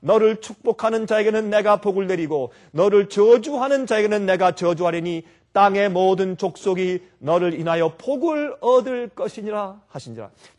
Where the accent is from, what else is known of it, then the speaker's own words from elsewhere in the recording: South Korea; 우리는 한국 사람들이에요.